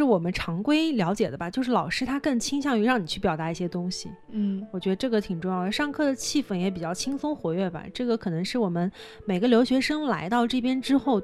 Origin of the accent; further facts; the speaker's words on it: China; 因为我作为从中国过来的学生，我可以更加了解不同的品牌在中国的一个地位和文化。